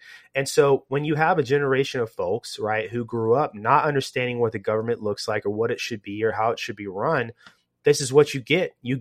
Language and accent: English; United States; But dude, like the onus is on us as the American people to understand and to demand a better brand of politician.